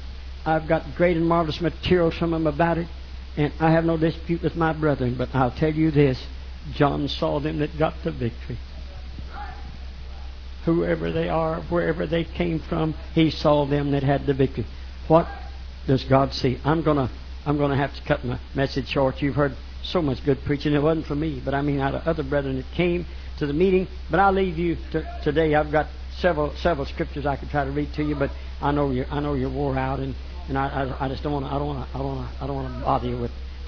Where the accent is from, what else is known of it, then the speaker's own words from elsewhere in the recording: Arkadelphia, Arkansas, United States; because one, I come from Arkadelphia.